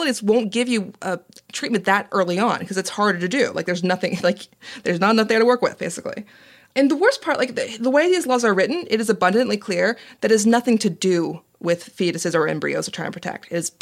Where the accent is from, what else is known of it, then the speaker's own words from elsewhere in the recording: Georgia, United States; I'm from Georgia. I have lots of friends in Georgia.